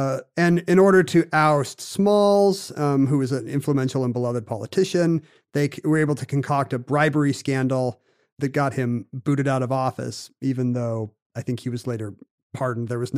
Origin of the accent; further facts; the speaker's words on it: South Korea; When I grew up in South Korea